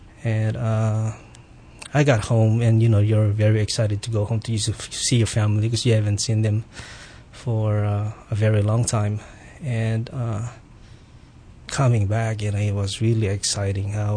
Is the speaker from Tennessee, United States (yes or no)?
no; Waialua, Hawaii, United States; I grew up on the North Shore in Waialua, and growing up, it's always been my dream to be in the military.